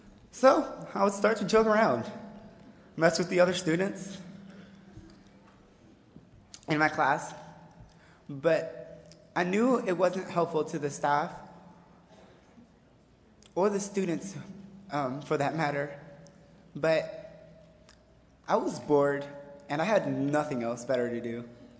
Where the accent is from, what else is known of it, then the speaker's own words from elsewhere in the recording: Paterson, New Jersey, United States; born there; I was born in Paterson, New Jersey.